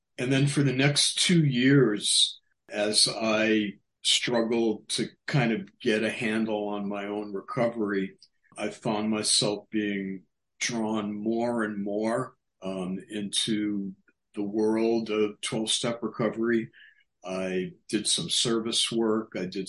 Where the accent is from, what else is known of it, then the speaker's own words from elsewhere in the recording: Boston, Massachusetts, United States; I grew up on the East Coast in the Boston area and grew up in the 60s.